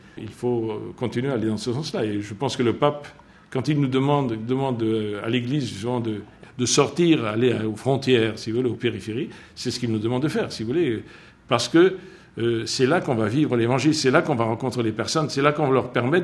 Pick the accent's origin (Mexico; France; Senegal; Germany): Mexico; now in United States; Je viens du Mexique qui me paraissait très grand.